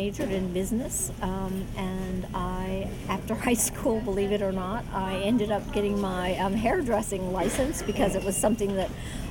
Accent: Willimantic, Connecticut, United States; born there; Since I was the daughter of an career army man, I grew up all over the United States. I was born in Willimantic, Connecticut.

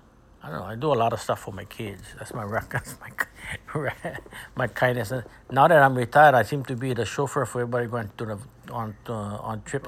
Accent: Kauai, Hawaii, United States; We were raised with him on Kauai.

